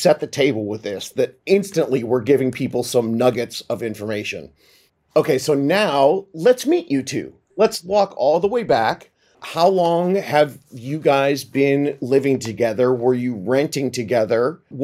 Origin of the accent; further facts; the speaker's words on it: California, United States; I'm from SoCal.